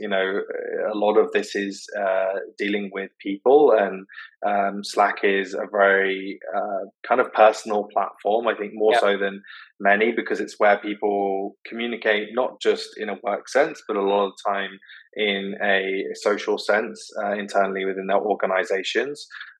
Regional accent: United Kingdom; moved away as an adult; now in Singapore; I'm British, but I've lived out in Singapore for 7 years now. That's where our HQ is. However, I'm now spending my time between London and Singapore

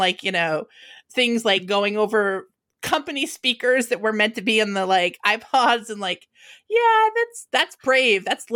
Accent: New England, United States; I'm from New England. People talk kind of fast there.

